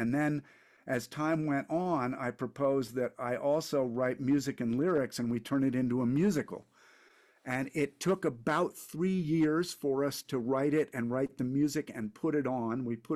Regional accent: Connecticut, United States; I grew up loving musicals. I grew up in Connecticut.

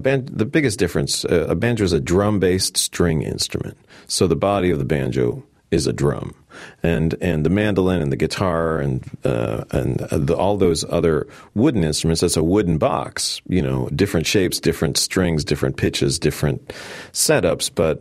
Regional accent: Chicago, Illinois, United States; I grew up in Chicago.

